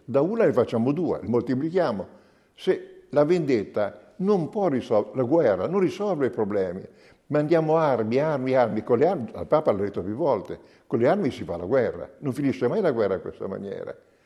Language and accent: Italian; Tuscany, Italy; Quando io ero giovane, 1950, giovane, ero bambino, 7 anni, mi ricordo ancora dal mio paese in Toscana